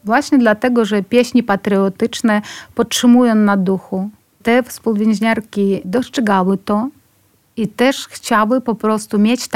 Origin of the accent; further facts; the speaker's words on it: Brest, Brest Region, Belarus; Jestem z Brześcia.